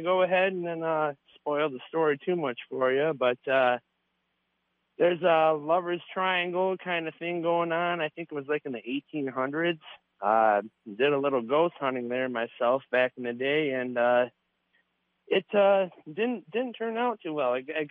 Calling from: Grand Rapids, Michigan, United States; Calling from Grand Rapids, Michigan.

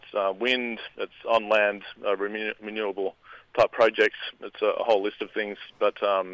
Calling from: Ardyloon, Western Australia, Australia; I'm calling from Ardyloon Community, West Kimberley. It's about 2 hours north of Broome.

